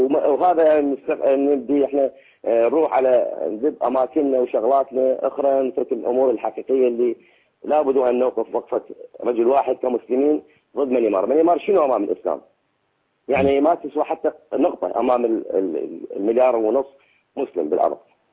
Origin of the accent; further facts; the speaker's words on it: Iraq; انا عراقي موجود من البيت وقاعد بنفس البلد.